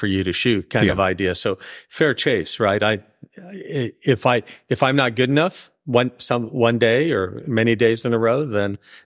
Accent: Pacific Northwest, United States; I grew up in the Northwest where, you know, king salmon.

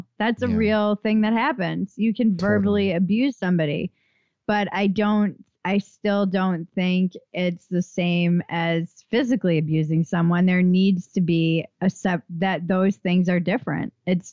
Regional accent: East Coast, United States; I come from the East Coast

